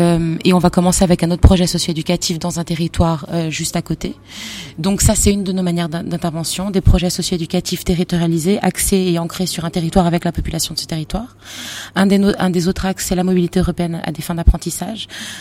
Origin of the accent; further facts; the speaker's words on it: France; moved away as an adult; now in Portugal; j'ai 34 ans, je suis franco-portugaise. Donc je suis née en France et j'ai vécu en France et j'ai fait mon parcours scolaire en France jusqu'à 20 ans. Et à 20 ans, j'ai décidé de venir vivre au Portugal, mes parents sont d'origine portugaise, j'ai donc la double nationalité.